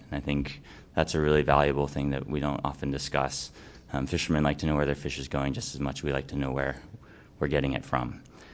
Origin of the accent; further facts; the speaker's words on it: Martha's Vineyard, Massachusetts, United States; So I come from Martha's Vineyard, Massachusetts. And I grew up in a very unique place where I knew my fishermen, I knew where my seafood was coming from.